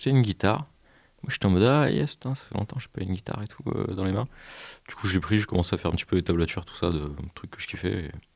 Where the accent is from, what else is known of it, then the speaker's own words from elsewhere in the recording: Auvergne-Rhône-Alpes, France; now in Montpellier, France; Mais ouais, non, c'est moi d'Ardèche.